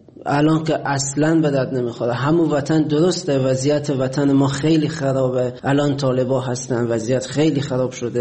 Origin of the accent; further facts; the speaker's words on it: Afghanistan; moved away as an adult; حدود 3.5-4 سال میشه از افغانستان اومدم بیرون.